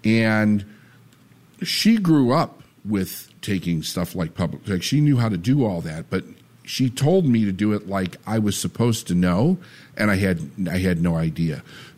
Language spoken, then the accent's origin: English; Chicago, Illinois, United States; also born or lived in Phoenix; When I was born in Chicago, and in 1976, my parents moved us to Phoenix. And we lived there until around like 78 and a half, 79. I know we were back in Chicago in 79.